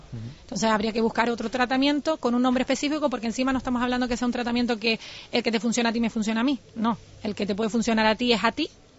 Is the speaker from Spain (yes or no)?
yes; Spain; Español, bueno, somos españoles